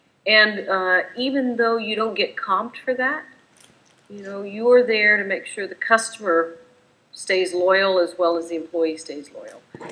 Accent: the South, United States; guys, I'm from the South. Samsung's from the South. Us Southerners at some point in time can figure this out.

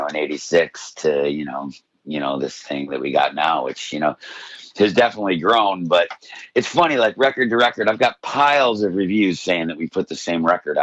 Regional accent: West Seneca, New York, United States; also born or lived in Buffalo; Yeah, I was born in South Buffalo and grew up in West Seneca and moved to the Elmwood area.

